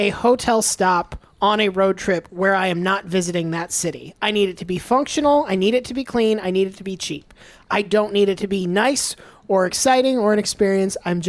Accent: Gainesville, Florida, United States; born there; No, I was born in Gainesville.

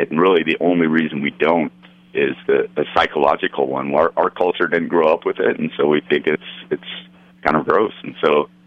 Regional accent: Arizona, United States; also born or lived in California / Colorado; now in Utah, United States; Kind of all over the West. I grew up in Arizona, lived in California, lived in Colorado, and now I'm in Utah, yeah.

